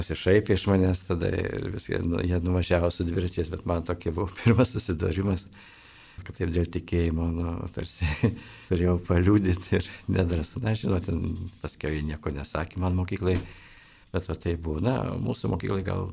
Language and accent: Lithuanian; Akmenė, Šiauliai County, Lithuania; now in Vilnius, Lithuania; kadangi esu iš Žemaitijos, iš Akmenės kilęs, ir kad užėjau studijuoti į Vilnių, į universitetą norėjau stoti iš karto